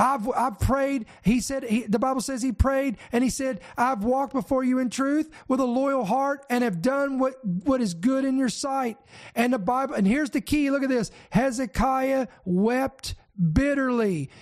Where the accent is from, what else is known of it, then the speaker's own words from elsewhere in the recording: Kentucky, United States; he had two grandparents that lived right across the street from my parents that I grew up with in Kentucky